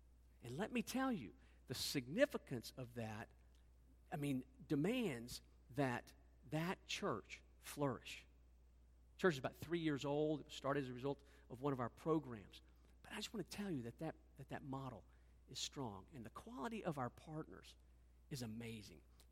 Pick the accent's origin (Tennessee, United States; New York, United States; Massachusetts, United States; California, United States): Tennessee, United States; Nashville; also born or lived in Colorado Springs, United States; now in Zeeland, United States; I live in Zeeland, Michigan. I was raised in Nashville, Tennessee, lived a big chunk of my life in Colorado Springs, Colorado, and then I moved to Zeeland.